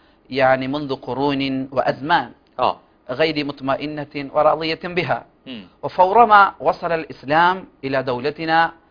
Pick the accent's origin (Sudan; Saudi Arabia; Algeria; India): India; ولكن عندنا في الهند يكون استطلاع شهر رمضان برؤية الناس الهلال